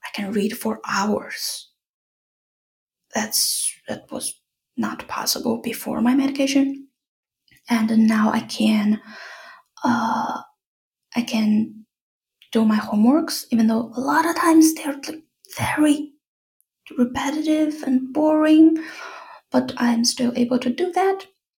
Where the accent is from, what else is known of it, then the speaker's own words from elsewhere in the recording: China; I grew up in China as a non-Han person, so from a ethnic group that is not the mainstream